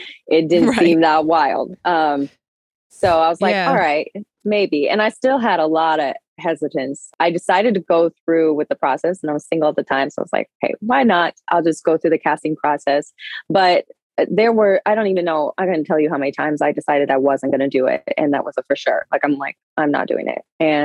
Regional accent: Colorado, United States; also born or lived in California; It reminded me of Colorado a lot because that's where I grew up, though.

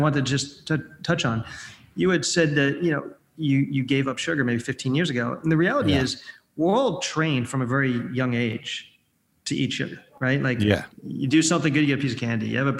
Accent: Staten Island, New York, United States; So I grew up in New York, and I'm a borough boy. I grew up in Staten Island.

